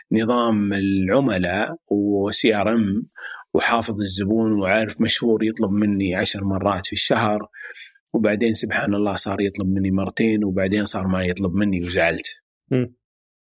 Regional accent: Saudi Arabia; هل تتوقع المشكله الرئيسيه اللي عندنا في السعوديه

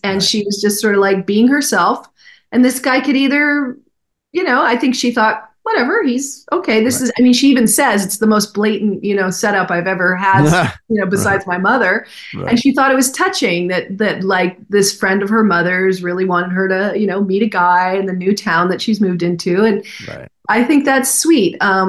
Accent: Houston, Texas, United States; born there; Well, I was born in Houston. I was raised here.

